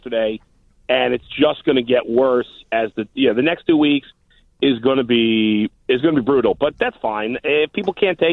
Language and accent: English; New York City, New York, United States; I grew up in New York City as a Cubs fan, and I never believed in that.